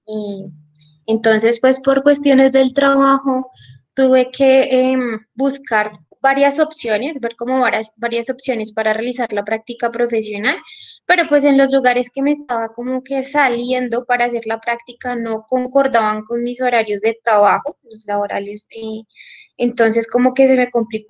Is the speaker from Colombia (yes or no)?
yes; Bogotá, Colombia; Yo también soy Rola, yo no soy de Boyacá.